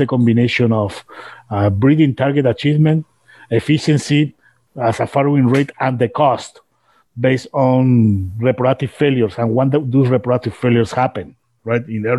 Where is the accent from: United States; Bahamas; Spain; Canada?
Spain; English is a second language; now in North America; I'm originally from Spain. I'm based here in North America